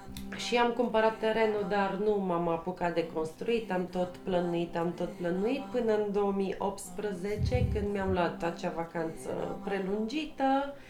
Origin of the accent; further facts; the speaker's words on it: Bucharest, Romania; moved away as an adult; also born or lived in Egypt; Eu, de origine, sunt din București. Acum, prin 2006, am plecat pentru un contract de 8 luni de zile în Egipt